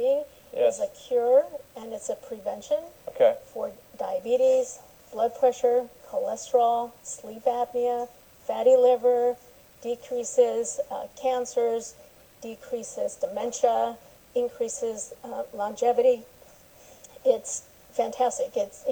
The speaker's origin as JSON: {"language": "English", "town": "Hollister", "region": "California", "country": "United States", "tie": "born or raised there", "said": "In Hollister. I grew up in Hollister."}